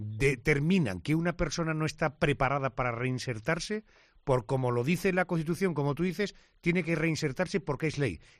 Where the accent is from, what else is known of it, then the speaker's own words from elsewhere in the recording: Córdoba, Andalusia, Spain; Ah, fenomenal, yo también soy cordobés.